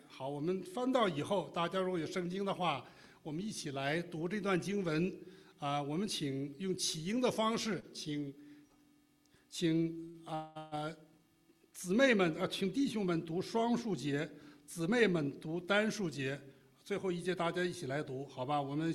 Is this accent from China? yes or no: yes; Beijing, China; 我们都在中国长大，我在北京出生长大，我们受的都是无神论的教育